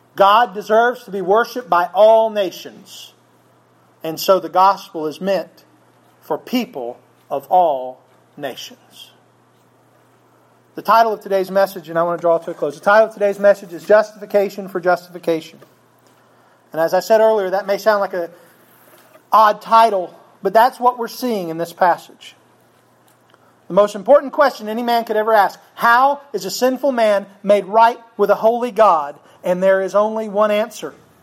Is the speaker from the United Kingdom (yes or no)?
yes; England, United Kingdom; I'm just an old plain English guy. Don't even get to be Italian. I'm just a plain old British guy.